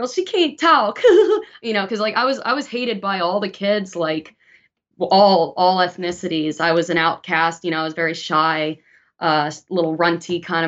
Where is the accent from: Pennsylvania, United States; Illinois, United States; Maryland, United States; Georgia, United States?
Pennsylvania, United States; Harrisburg; now in Philadelphia, United States; Well, actually, I grew up in Harrisburg, PA, so that's the capital. I moved to Philly in 2008 for school